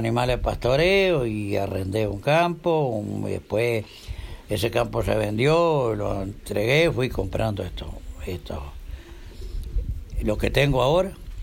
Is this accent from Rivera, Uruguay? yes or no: no; Florencio Sánchez, Colonia, Uruguay; born there; Bueno, soy nacido en Florencio Sánchez, allá en Florencio Sánchez y Cardona, bueno, que los divide solo la vía.